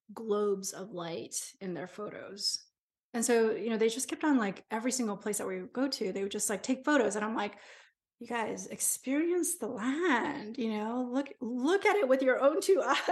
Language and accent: English; Japan; we grew up in Japan, where, like, it's ancient over there, you know, thousands of years of all, and we have the scariest ghost stories.